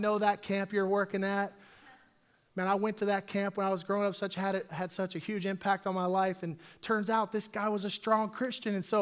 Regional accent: Dallas, Texas, United States; And so I'm from Dallas, Texas.

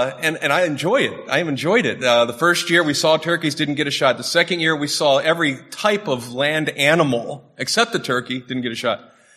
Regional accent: Michigan, United States; And growing up in Michigan, I've always enjoyed fishing

